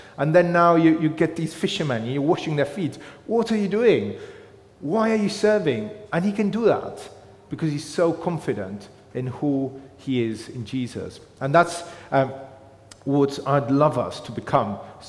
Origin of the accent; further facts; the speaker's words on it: Argentina; moved away; So some of you will know that I'm originally from Argentina, and when you come from a different country into a different culture, so we moved 10 years ago